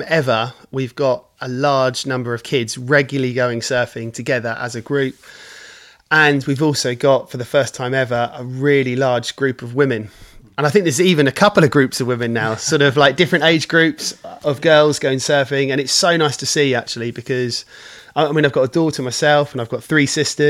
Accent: Wootton, South East England, United Kingdom; I was born on the island. I was born and I grew up in Wootton, and I grew up alongside our family business, which was, or is, Harwood's Garage

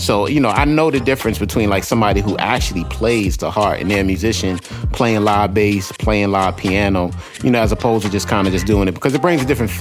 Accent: Queens, New York, United States; I remember like growing up in Queens, man, my mom, like, you know, she was a public school teacher by profession for the New York City Board of Education

